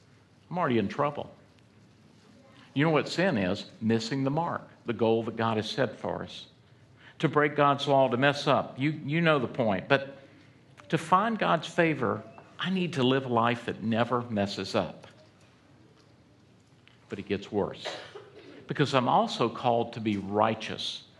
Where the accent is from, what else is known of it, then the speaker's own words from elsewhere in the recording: Atlanta, Georgia, United States; born there; Look, I was born in Atlanta, Georgia.